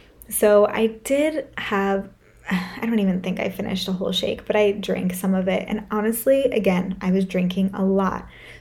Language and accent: English; California, United States; I grew up in Northern California, and culturally that's just a big part of the culture there.